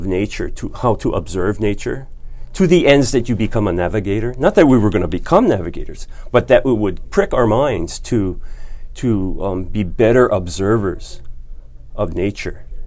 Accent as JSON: {"language": "English", "town": "Kula", "region": "Hawaii", "country": "United States", "tie": "born or raised there", "said": "I grew up in Kula, and I had not observed these patterns in the sky."}